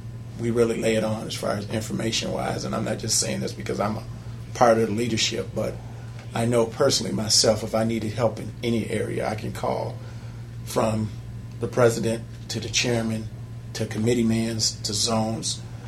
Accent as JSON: {"language": "English", "town": "Lansing", "region": "Michigan", "country": "United States", "said": "I had friends in here because I was from Lansing"}